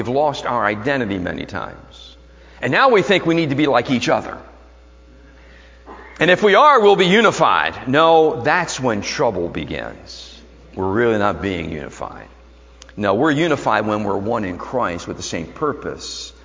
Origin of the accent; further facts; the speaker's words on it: Philadelphia, Pennsylvania, United States; I was born and raised in South Philly. And I had Philly in me.